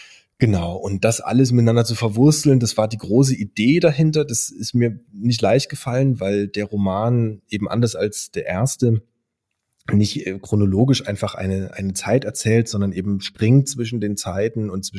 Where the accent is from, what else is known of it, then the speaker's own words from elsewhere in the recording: Kamenz, Saxony, Germany; Also erstmal komme ich ja aus der Ecke, so dass also Kamenz und Deutsch Baselitz ist die Nachbargemeinde